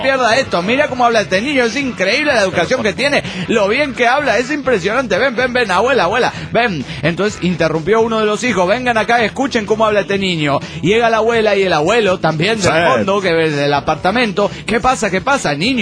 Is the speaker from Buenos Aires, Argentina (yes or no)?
no; San Luis, Argentina; soy de San Luis, Argentina